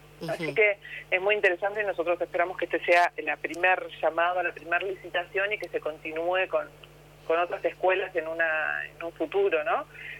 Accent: Tres Arroyos, Buenos Aires Province, Argentina; yo soy de Tres Arroyos y tenemos dos escuelas dentro de la ciudad que fueron seleccionadas.

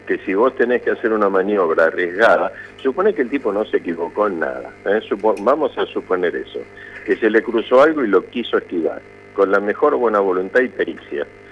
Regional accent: Argentina

